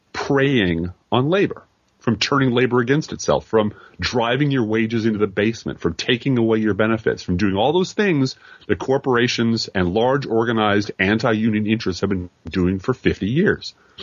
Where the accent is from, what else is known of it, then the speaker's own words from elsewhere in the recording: Chicago, Illinois, United States; I'm from Chicago. I love the Bears. I talk like the Bears.